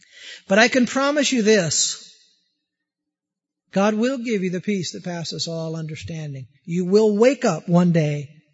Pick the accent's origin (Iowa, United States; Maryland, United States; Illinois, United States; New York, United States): Illinois, United States; Peoria; I'm extremely grateful I grew up in Peoria. I'm extremely grateful I grew up with 6 brothers and 4 sisters.